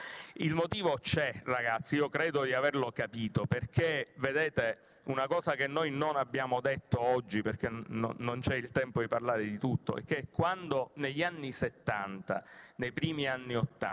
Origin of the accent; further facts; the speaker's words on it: Sicily, Italy; da italiano, da cittadino, nel mio caso anche da siciliano